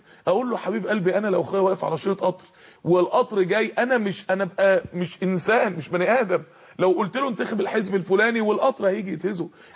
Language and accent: Arabic; Mansoura, Dakahlia, Egypt; عندنا في المنصورة